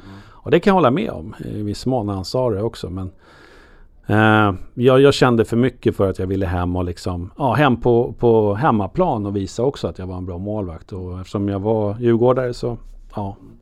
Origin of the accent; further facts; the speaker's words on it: Stockholm, Stockholm County, Sweden; Alltså jag var stockholmare, jag var djurgårdare.